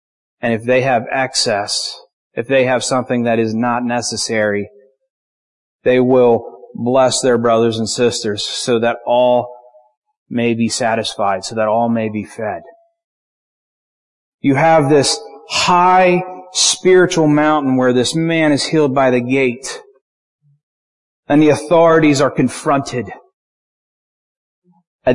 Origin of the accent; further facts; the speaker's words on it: Willow Street, Pennsylvania, United States; now in East Petersburg, United States; I'm a white suburban kid. I grew up in Willow Street and I live in East Petersburg now.